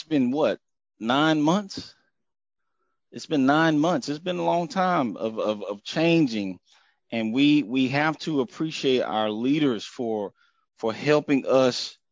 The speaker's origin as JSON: {"language": "English", "town": "Houston", "region": "Texas", "country": "United States", "tie": "born or raised there", "said": "I grew up in the Texas, Houston area."}